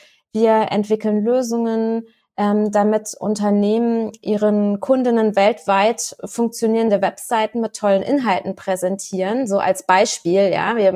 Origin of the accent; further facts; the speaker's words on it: Rhineland-Palatinate, Germany; ich als Pfälzerin